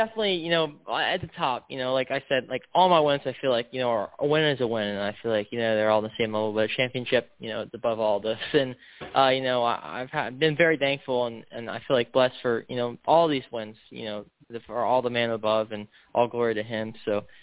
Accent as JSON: {"language": "English", "town": "Miami", "region": "Florida", "country": "United States", "tie": "born or raised there", "said": "Yeah, you know, I'm growing up in Miami, you know, I raced carts with more of the international scene"}